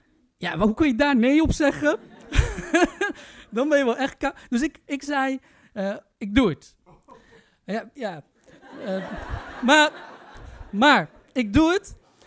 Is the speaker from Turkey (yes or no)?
yes; Turkey; Jullie vergeten één detail. Ik ben Turks.